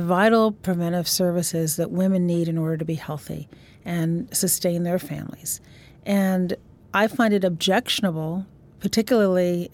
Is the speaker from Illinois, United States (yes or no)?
yes; Illinois, United States; I'm not worried about my senators from my home state of Illinois.